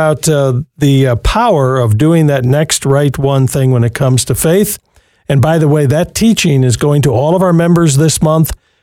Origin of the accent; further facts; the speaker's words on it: Jackson, Michigan, United States; Oh, my hometown. Jackson, indeed.